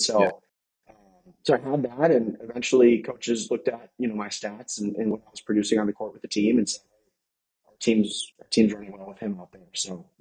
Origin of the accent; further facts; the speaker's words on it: Wisconsin, United States; even Wisconsin, you know, here, my home state.